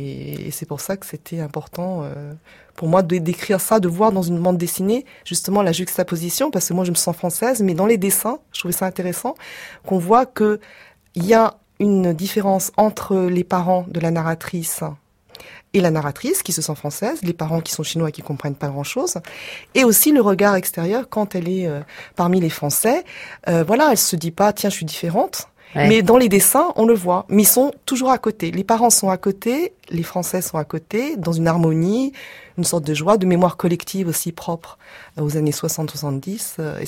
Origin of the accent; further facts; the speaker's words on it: Paris, Île-de-France, France; Je suis née à Paris, voilà, de parents chinois. Et donc dans mes souvenirs les plus lointains, conscients en tout cas, c'était mai 68, parce que j'habitais rue du Cardinal Lemoine, en plein cœur du quartier latin.